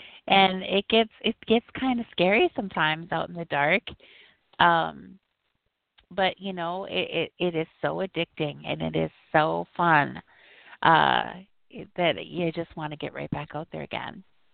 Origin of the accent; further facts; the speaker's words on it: Minnesota, United States; growing up in Minnesota, spending my whole life in the woods